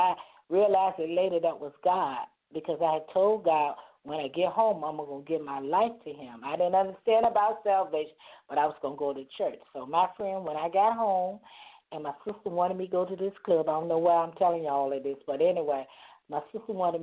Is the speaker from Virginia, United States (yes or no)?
yes; Virginia, United States; let me go back to Virginia, my hometown.